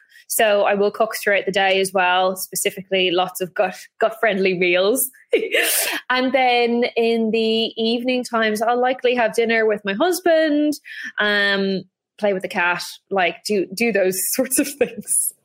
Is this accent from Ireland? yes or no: yes; Ireland; I grew up in Ireland.